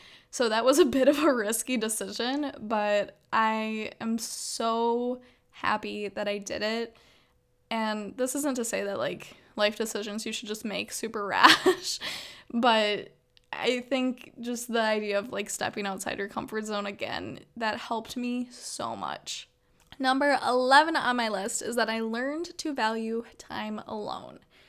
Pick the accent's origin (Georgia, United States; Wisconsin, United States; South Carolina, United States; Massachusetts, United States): Wisconsin, United States; Green Bay; I kind of wanted to just not necessarily get out of my hometown, because I don't have a problem with Green Bay and I'm in Green Bay currently